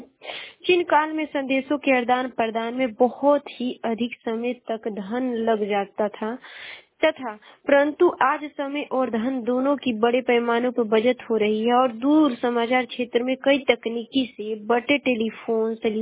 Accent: Uttar Pradesh, India; और मैं बलिया जिले की निवासी हूँ।

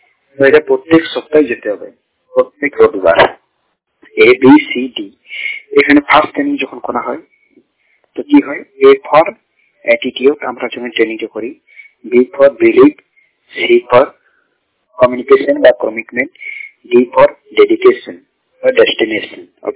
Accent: Kandarthul, West Bengal, India; আমার বাড়ি বাঁকুড়া জেলা কান্দারথুল গ্রামে।

